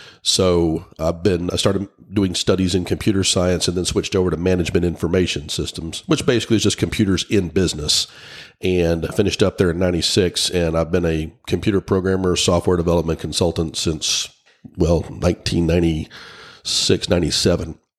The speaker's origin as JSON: {"language": "English", "town": "Millington", "region": "Tennessee", "country": "United States", "tie": "born or raised there", "also_born_or_lived": "Memphis", "said": "Well, I was originally from Memphis, Tennessee. You know, my father was in the Marines, so we kind of moved around a lot when I was a kid. But most of my youth was spent at NAS Millington, which is just north of Memphis."}